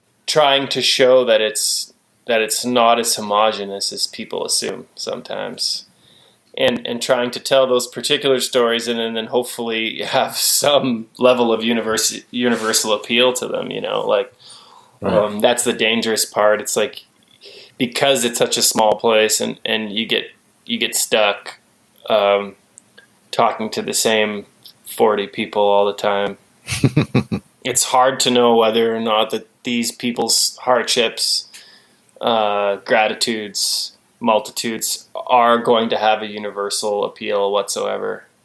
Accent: Canada; I'm Canadian. Like I grew up playing hockey.

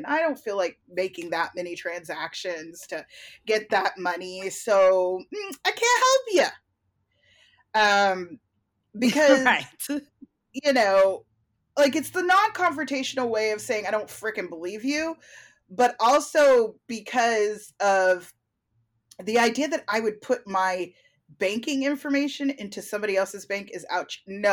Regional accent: New York, United States; accent: New York; now in California, United States; I know my New York accent is in there, but it sounds different now that I'm here in California for so long.

